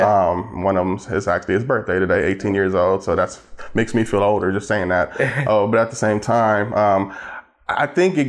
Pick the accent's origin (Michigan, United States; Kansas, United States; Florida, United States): Michigan, United States; Flint; now in Atlanta, United States; I come traditionally from a very, very poor family. I'm from Flint, Michigan, and I moved to Atlanta, Georgia about 10 or 11 years ago.